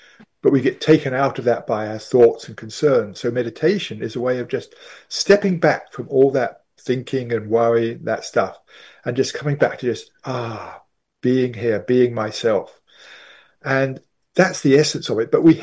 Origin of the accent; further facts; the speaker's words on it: England, United Kingdom; now in United States; I lived in England. I am English, obviously. I lived in England most of my life, but now I live mainly in America.